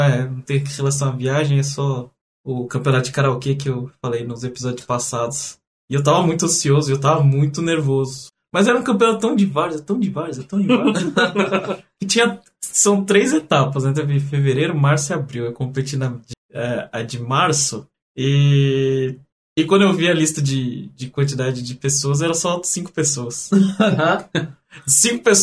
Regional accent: Brazil; Não sei se porque eu sou brasileiro, mas eu me senti muito melhor tratado no aeroporto no Brasil do que em outros lugares.

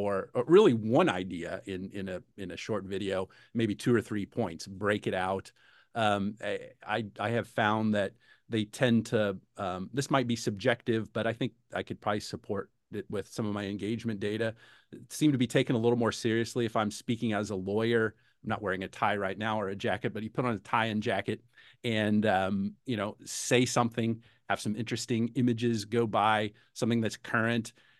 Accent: Midwest, United States; that's a term that I use because I'm from the Midwest, probably.

